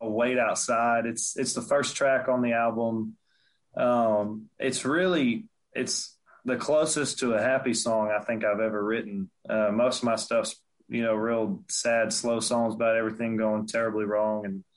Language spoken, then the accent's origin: English; Texas, United States; And there's kind of growing up just north of Houston, there's like there's several different very strong influences